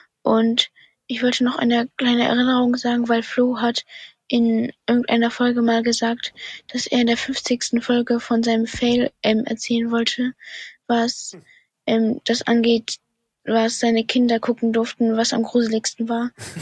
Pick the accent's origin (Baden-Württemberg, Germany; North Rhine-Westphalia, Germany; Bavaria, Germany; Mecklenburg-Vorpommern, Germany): Baden-Württemberg, Germany; Stuttgart; ich komme aus Stuttgart